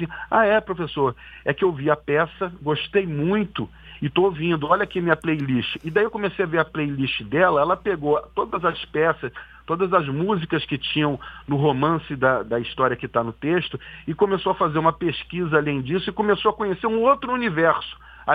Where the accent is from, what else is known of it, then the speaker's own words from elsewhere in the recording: Rio de Janeiro, Brazil; eu sou do Rio de Janeiro e a gente estava passando por um momento de violência muito grande aqui